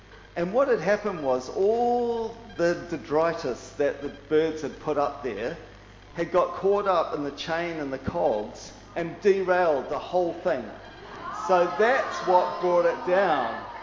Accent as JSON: {"language": "English", "country": "Australia", "said": "I am Australian after all."}